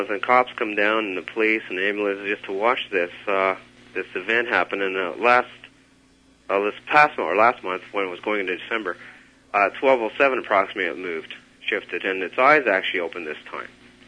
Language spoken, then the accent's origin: English; Burlington, Ontario, Canada; So you had a lot of activity with the settlers and the pioneers in those days.